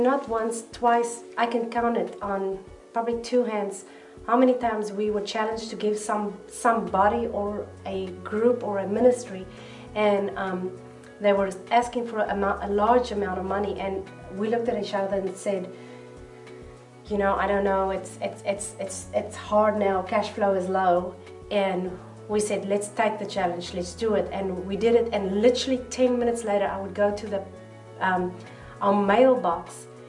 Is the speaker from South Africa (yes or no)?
yes; South Africa; Guess why? We are from South Africa.